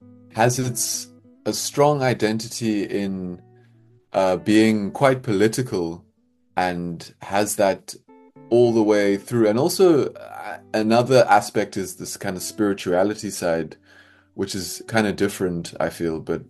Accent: South Africa; being outside made me realize all the stuff that I have to offer as a South African musician, in terms of like historical ancestry through me

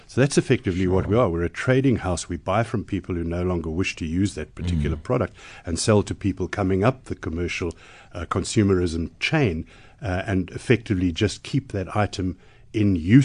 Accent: Cape Town, Western Cape, South Africa; Okay, so I'm a KP, born and bred in Cape Town. I went to school there. I went to UCT.

